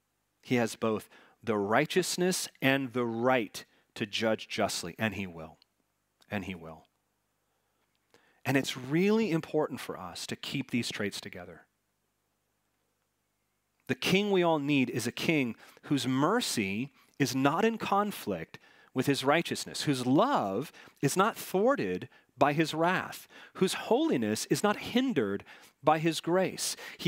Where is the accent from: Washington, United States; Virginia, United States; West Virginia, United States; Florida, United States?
Washington, United States; Now, I grew up in Washington. I was a wee lad when Mount St. Helens erupted on May 18th of 1980.